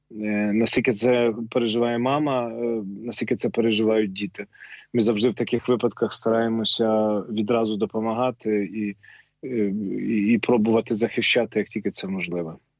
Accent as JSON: {"language": "Ukrainian", "town": "Chortkiv", "region": "Ternopil Oblast", "country": "Ukraine", "said": "Тоді якби я сам з Тернопільщини, Чортків, тоді всім було важко."}